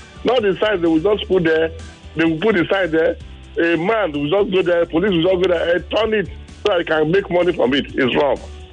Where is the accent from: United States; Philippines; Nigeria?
Nigeria; Ikorodu, Lagos; from Ikorodu.